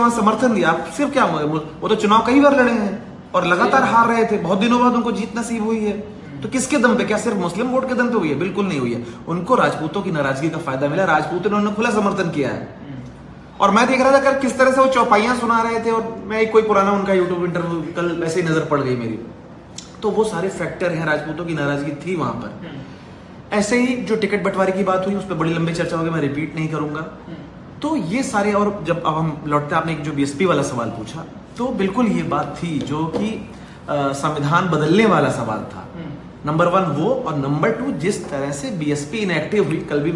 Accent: Uttar Pradesh, India; मैं खुद यूपी का रहने वाला हूँ

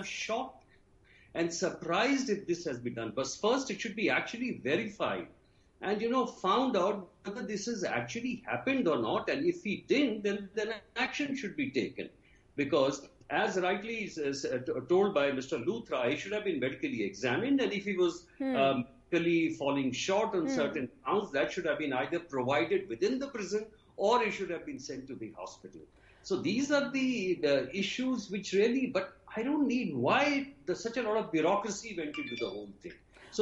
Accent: Jharkhand, India; I come from Jharkhand.

